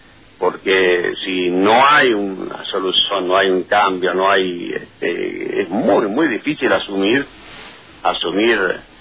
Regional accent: Argentina; A mí como argentino me preocupa

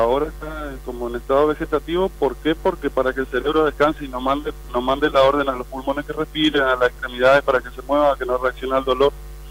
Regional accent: Puerto Iguazú, Misiones, Argentina; No, en Iguazú, nosotros somos de Iguazú, no somos de Posadas.

